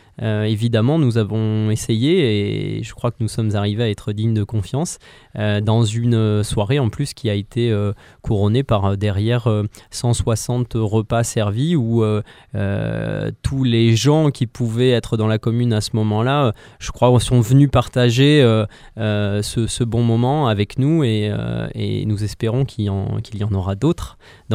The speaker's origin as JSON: {"language": "French", "town": "Livron", "region": "Auvergne-Rhône-Alpes", "country": "France", "also_born_or_lived": "French Guiana", "said": "Alors moi je suis de Livron à l'origine. J'ai beaucoup pérégriné par la suite, passant notamment par la Guyane."}